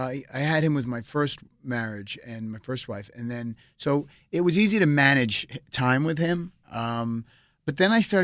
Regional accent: Manhattan, New York, United States; also born or lived in Bronx; now in Pacific Palisades, United States; I was born in the Bronx and then moved to Manhattan and then stayed in Manhattan my entire adult life. And probably will come back at some point. But now I live in the Pacific Palisades, which is on the ocean

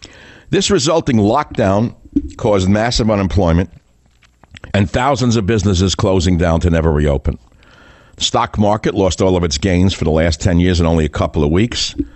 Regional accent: United States; Because I am an American just like you.

